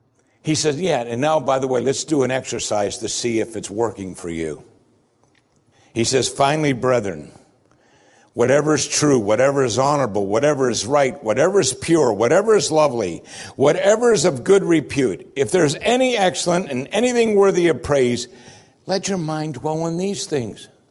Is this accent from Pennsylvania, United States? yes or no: yes; Pennsylvania, United States; We were in all kinds of snows when I grew up in Pennsylvania.